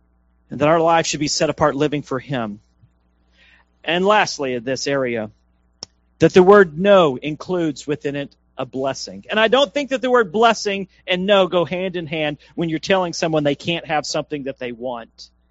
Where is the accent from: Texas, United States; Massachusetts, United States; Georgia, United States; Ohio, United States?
Texas, United States; Now, where I grew up out in East Texas, we didn't have streets. We had an oil dirt road.